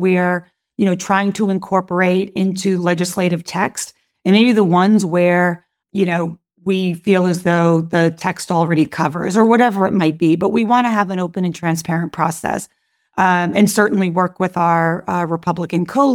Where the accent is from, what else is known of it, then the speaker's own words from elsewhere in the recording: Lowell, Massachusetts, United States; I grew up in Lowell, Massachusetts. That's a city built by people who worked with their hands.